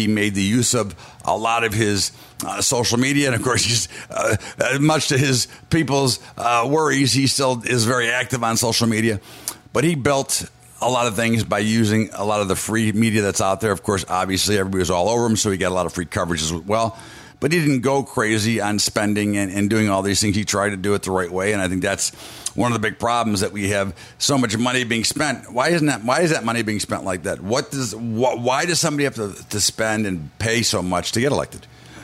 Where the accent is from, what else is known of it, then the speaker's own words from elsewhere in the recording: United States; Listen, I'm an American.